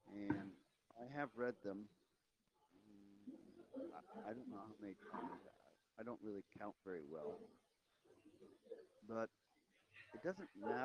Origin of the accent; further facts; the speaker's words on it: Huttonville, Ontario, Canada; born there; first language Dutch; English is a second language; I was born in Canada, and in a place called Huttonville, which is about like 45 minutes or half an hour, depending on how fast you push the gas pedal, from Toronto. And that's Ontario. And I spoke Dutch before I spoke English